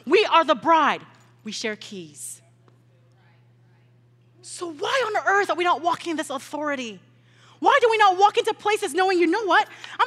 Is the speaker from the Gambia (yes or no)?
no; Nigeria; Listen, I'm Nigerian.